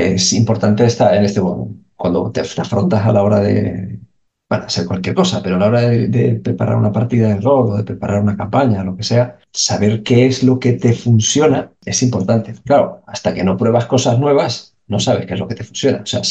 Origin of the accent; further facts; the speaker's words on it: Canary Islands, Spain; also born or lived in mainland Spain; yo soy de Tenerife, pero llevaba más de 20 años viviendo en la península, ¿no?